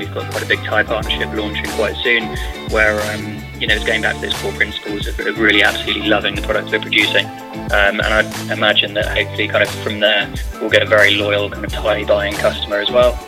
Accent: London, United Kingdom; I grew up in London and I spent my childhood going to these places as well

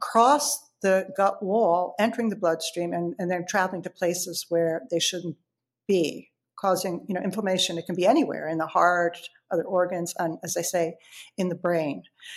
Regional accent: Ireland; I grew up in Ireland

